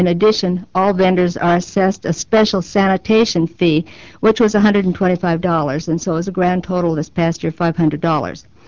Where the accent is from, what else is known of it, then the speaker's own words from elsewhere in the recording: Sturgis, South Dakota, United States; So I'd like to tell you about what happens in my hometown of Sturgis, which hosts probably the largest tourism event in South Dakota.